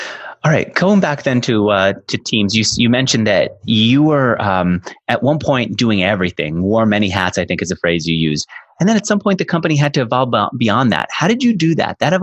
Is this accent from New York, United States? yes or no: yes; New York, United States; I grew up in New York where everybody was listening to Howard Stern.